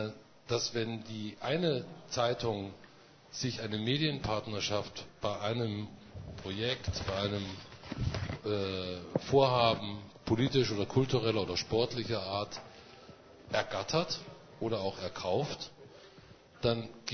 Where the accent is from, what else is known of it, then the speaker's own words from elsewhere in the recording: Germany; Und das wäre als Nachbarland der Bundesrepublik für mich als Deutscher beunruhigend.